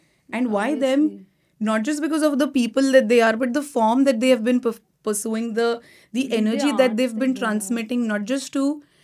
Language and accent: English; Indore, Madhya Pradesh, India; moved away as an adult; also born or lived in Pune; And then I studied, I did my schooling in Indore till I was 18. Then to learn the intricacies of Kathak, I moved to Pune and I did my bachelor's in psychology there.